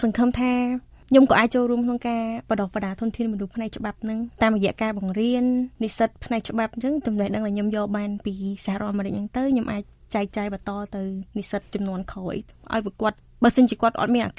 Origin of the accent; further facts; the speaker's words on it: provinces, Cambodia; ខ្ញុំកើតនៅខេត្តហើយខ្ញុំរៀននៅខេត្តអញ្ចឹងខ្ញុំដឹងថាខ្ញុំអត់សូវមានឱកាសច្រើនដូចសិស្សនៅម្បាញ់ទេ